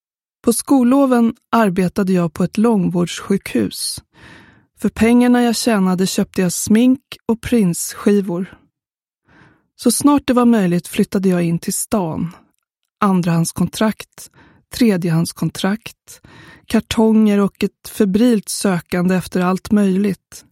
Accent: Sollentuna, Stockholm County, Sweden; När jag var liten bodde vi i Sollentuna, norr om Stockholm.

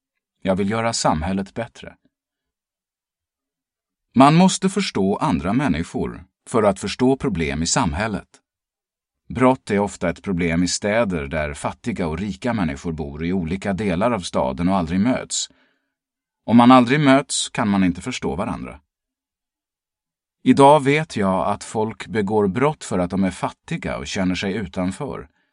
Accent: Stockholm, Stockholm County, Sweden; Jag växte upp i Bagarmossen, en förort till Stockholm.

